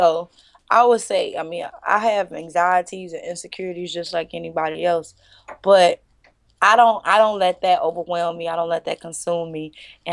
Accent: United States; I'm from the States, people in other countries

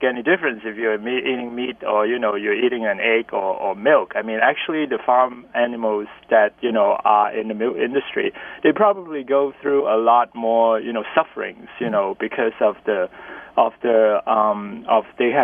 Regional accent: Hong Kong; moved away as an adult; now in New York, United States; we are both from Hong Kong, and, you know, we've lived here in New York since, you know, the early 80s, so it's like pushing, you know, or maybe even over 30 years now.

